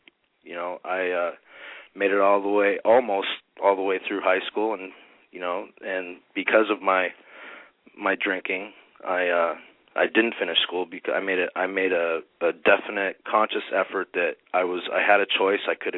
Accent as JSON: {"language": "English", "town": "Boston", "region": "Massachusetts", "country": "United States", "tie": "born there", "said": "I'm a Bostonian at birth, so born in Boston, Massachusetts, but, I have lived all over the country."}